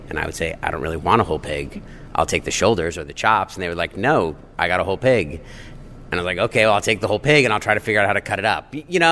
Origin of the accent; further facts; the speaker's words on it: New York, United States; I mean, Dusky grew up in San Francisco, and we were up in Seattle, and I grew up in New York.